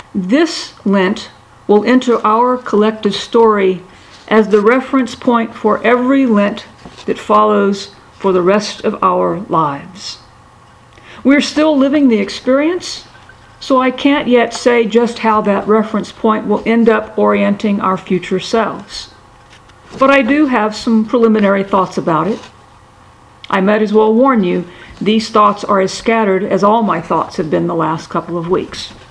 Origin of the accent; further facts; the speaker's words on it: Louisiana, United States; I grew up in South Louisiana, where hurricanes occur regularly, and where past hurricanes provide the relative disaster measuring stick.